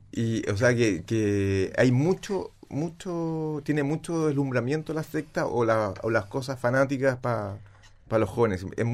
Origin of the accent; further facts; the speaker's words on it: Argentina; Lo tenemos todos. Somos argentinos.